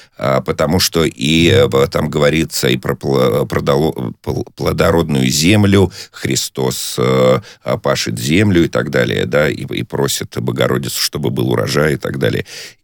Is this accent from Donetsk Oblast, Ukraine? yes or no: yes; Donetsk Oblast, Ukraine; born there; я родился в Донецкой области